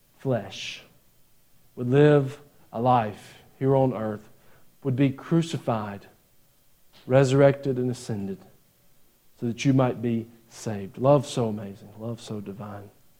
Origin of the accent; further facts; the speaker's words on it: Gainesville, Georgia, United States; There was the church I grew up in Gainesville, Georgia.